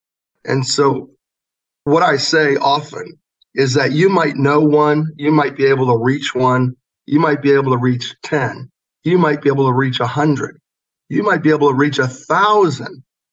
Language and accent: English; Virginia, United States; And I'm from Virginia, so I approached the government of Virginia first.